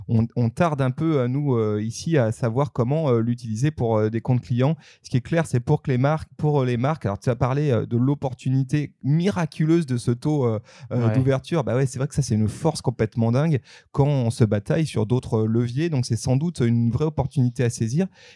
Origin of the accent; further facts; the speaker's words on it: France; Évidemment, on la ressent nous aussi hein, dans, chez nous en France